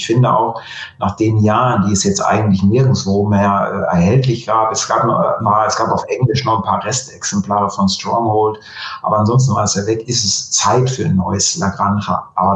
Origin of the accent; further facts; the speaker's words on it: Germany; Wenn sie uns also ins Land als Deutsche reinlassen im nächsten März